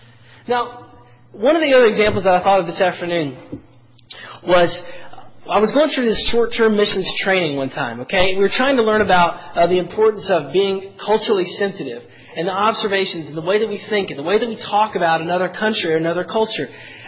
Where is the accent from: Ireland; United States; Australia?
United States; the South; Where I grew up in the South, y'all couldn't tell that already.